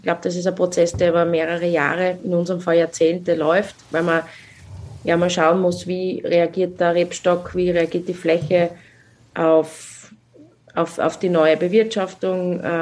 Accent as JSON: {"language": "German", "region": "Styria", "country": "Austria", "said": "Weil so Standard B, gerade bei uns in der Südsteiermark, ist es schwierig."}